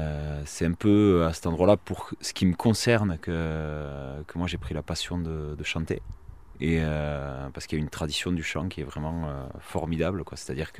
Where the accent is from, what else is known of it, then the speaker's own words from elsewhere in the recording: Saint-Affrique, Occitanie, France; nous, on est de Sainte-Afrique, donc juste à côté d'ici, là, à peine une demi-heure. Et que c'est un petit village, quoi. On est entre 8 et 9 000 habitants.